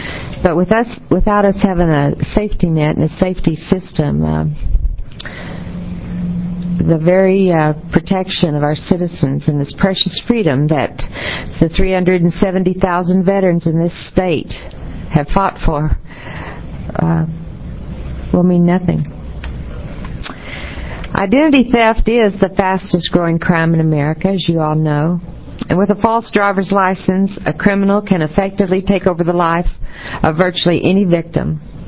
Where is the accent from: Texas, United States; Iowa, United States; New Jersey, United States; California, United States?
Texas, United States; I'm 1/8 Cherokee. What more could I say? And I'm from Texas, and that makes it even worse.